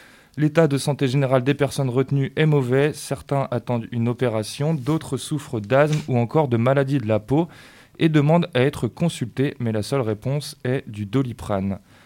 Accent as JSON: {"language": "French", "country": "France", "tie": "born or raised there", "said": "J'ai grandi ici en France."}